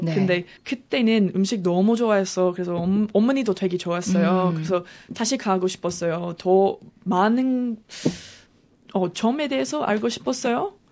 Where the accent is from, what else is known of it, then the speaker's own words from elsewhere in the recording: Australia; Korean is a second language; 왜냐하면 저는 호주에서 왔어요.